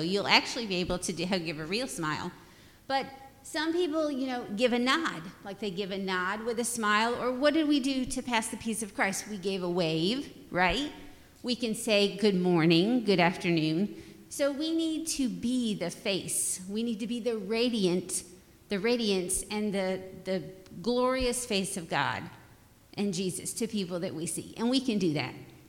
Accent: New York, United States; Because I grew up in New York and it was cold all the time.

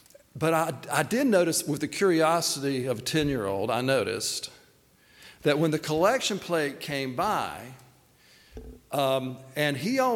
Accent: Laurel Hill, United States; I think I remember as a child growing up in Church in the Pines in Laurel Hill

